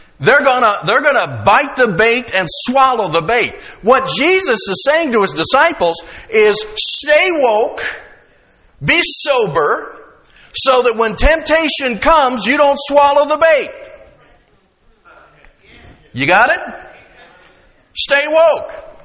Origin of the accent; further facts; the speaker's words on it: Pennsylvania, United States; I grew up down on the Youghiogheny River, and I spent more than my fair share of time sitting on that riverbank fishing.